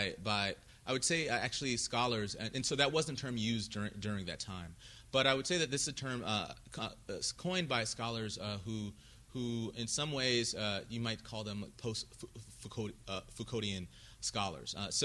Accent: England, United Kingdom; also born or lived in Japan / California; so I grew up in England and Japan. I was born in California

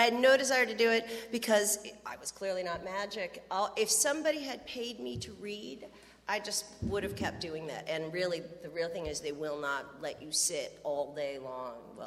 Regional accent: Clackamas, Oregon, United States; I was from Clackamas, Oregon.

